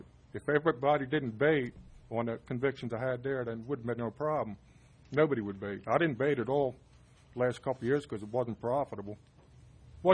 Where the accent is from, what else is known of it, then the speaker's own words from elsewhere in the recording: Baltimore, Maryland, United States; I came from Baltimore.